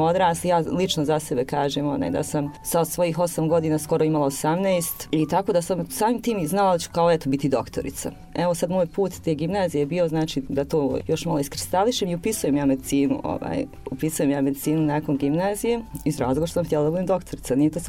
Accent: Brčko, Brčko District, Bosnia & Herzegovina; rođena sam u Brčkom, živim u Brčkom. Brčko je moj grad i uvijek je god da sam bila, otišla i tu sam se opet vratila i tu dišem.

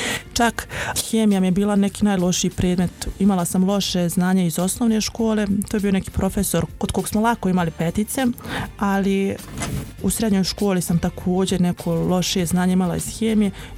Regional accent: Bosnia & Herzegovina; onu fabriku koja je najpoznatija kod nas u Bosni i Hercegovini

